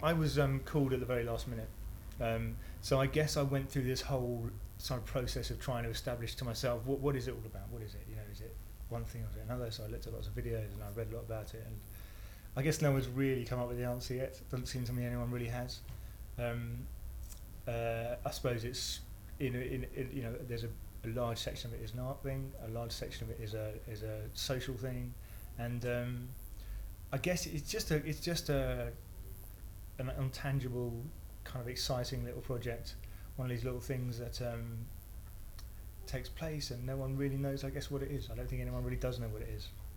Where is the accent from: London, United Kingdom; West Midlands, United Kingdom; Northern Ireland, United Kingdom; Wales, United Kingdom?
London, United Kingdom; I come from London, born and bred, 37.